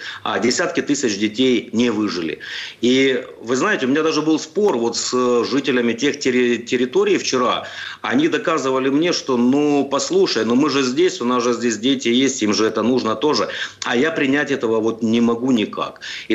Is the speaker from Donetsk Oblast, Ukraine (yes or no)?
yes; Donetsk, Donetsk Oblast, Ukraine; А более 9 лет Донецк, мой родной город.